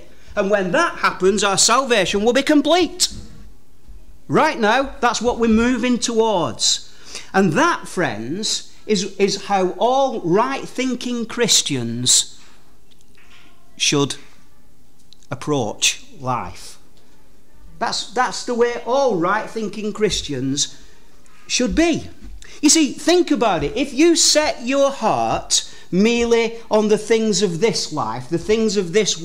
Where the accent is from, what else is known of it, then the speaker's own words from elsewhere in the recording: United Kingdom; on my passport, it says I am a citizen of Great Britain. And that's because I was born here. Both my parents were British citizens. I was raised in Great Britain.